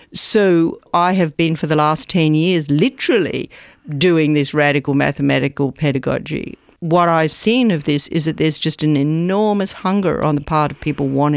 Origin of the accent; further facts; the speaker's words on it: Brisbane, Queensland, Australia; now in United States; We both live in the United States, but growing up in Brisbane is what made me what I am. I believe I'm the person that I am because I'm a little girl from the outskirts of Brisbane.